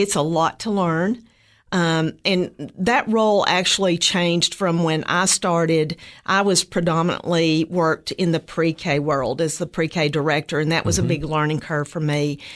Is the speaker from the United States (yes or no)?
yes; Tennessee, United States; So I grew up in Cumberland County, just right down the road